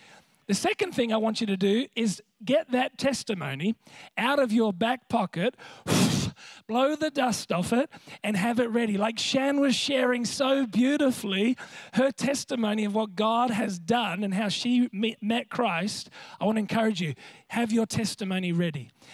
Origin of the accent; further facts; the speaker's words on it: Hornsby Heights, New South Wales, Australia; And I said, I grew up in 25 Maranta Street, Hornsby Heights.